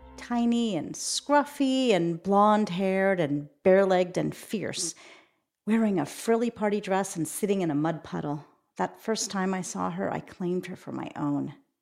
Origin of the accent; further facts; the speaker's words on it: California, United States; because I'm politically sensitive and I value diversity and I'm from the Bay Area